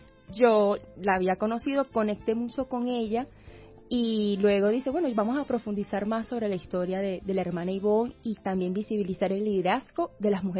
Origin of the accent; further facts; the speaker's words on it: Maracaibo, Zulia, Venezuela; now in Caracas, Venezuela; hace aproximadamente un año cuando llegué aquí a Caracas. Yo vengo de Maracaibo.